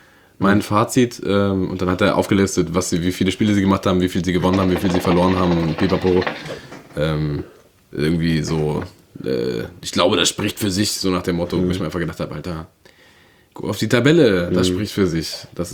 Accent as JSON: {"language": "German", "region": "Berlin", "country": "Germany", "tie": "born there", "said": "Ich bin ein richtiger, waschechter Berliner. Wohne aber schon ganz lange nicht mehr"}